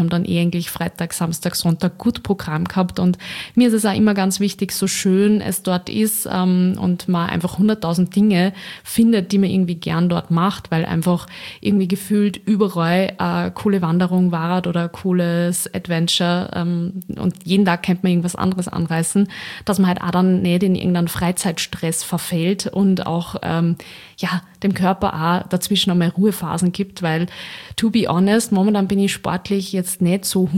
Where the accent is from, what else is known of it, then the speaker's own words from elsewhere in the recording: Linz, Upper Austria, Austria; Ich komme eigentlich ja aus Linz, habe aber Familie in Nordtirol